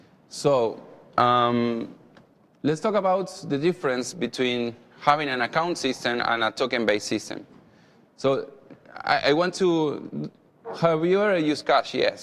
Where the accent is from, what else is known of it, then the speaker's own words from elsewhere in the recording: Argentina; English is a second language; I'm from Argentina